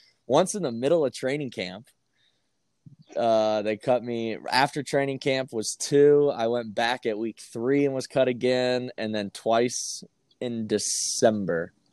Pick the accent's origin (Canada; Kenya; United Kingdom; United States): Canada; Oh, yeah, they wanted me to be American, because once they knew I was coming up as Canadian, it wasn't going to be as easy.